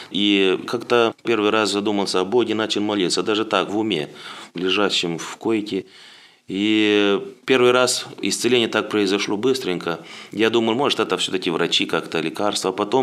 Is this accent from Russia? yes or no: no; Zhabka, Florești District, Moldova; я родом из Молдавии, буквально 3 километра отсюда, с молдавской стороны. Там монастырь, село Жабка.